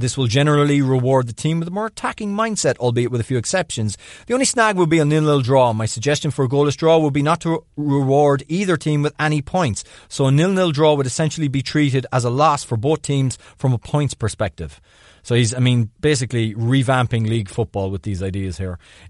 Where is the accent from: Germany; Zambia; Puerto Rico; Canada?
Puerto Rico; I'm from Puerto Rico and I feel like I'm the only island boy who listens to you guys.